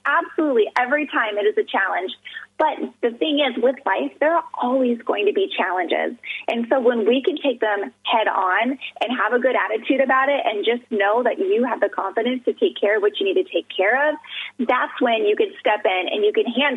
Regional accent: Alaska, United States; So I grew up in Alaska, and I wanted to get out of Alaska so bad.

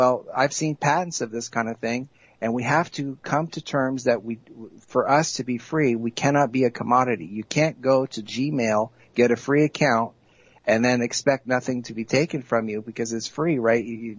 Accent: United States; when I was growing up in the States, going through high school football games

